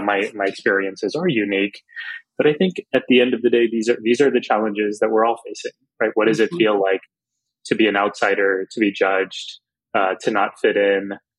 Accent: Texas, United States; my parents immigrated from northern India, the Punjab region, in the 70s to the United States.

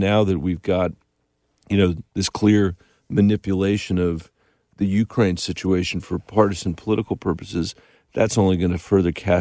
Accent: New Delhi, Delhi, India; born there; I was born in New Delhi, India, first of all.

